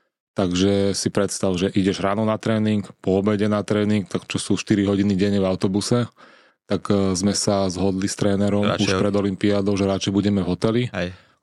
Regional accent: Čunovo, Bratislava Region, Slovakia; vyrastal som v Čuňove, že vlastne celé leto sme sa tam kúpali medzi tréningami

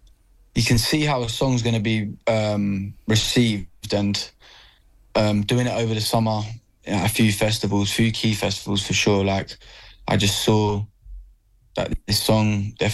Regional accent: Leinster, Ireland; obviously I'm from Offaly, so it's not only down the road, not too far

